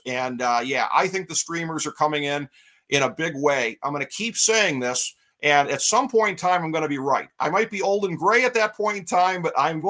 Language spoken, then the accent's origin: English; Cleveland, Ohio, United States; My hometown of Cleveland has featured a number of games down at the stadium